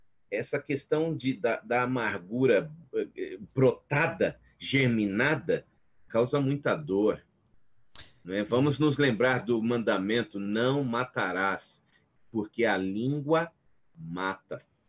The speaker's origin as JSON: {"language": "Portuguese", "country": "Brazil", "said": "Eu não grito, eu sou brasileiro e falo assim mesmo, entendeu?"}